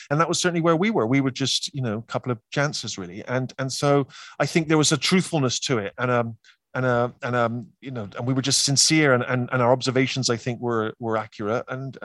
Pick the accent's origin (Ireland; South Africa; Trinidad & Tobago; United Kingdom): United Kingdom; born or raised there